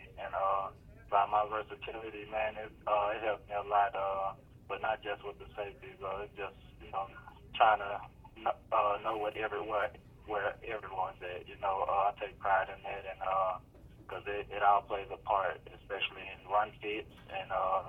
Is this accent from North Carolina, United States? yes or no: yes; Charlotte, North Carolina, United States; Back home to Charlotte.